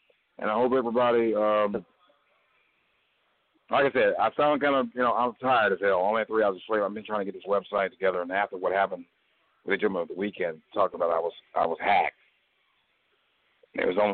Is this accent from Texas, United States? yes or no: no; Cleveland, Ohio, United States; I'm from Cleveland. I represent Cleveland.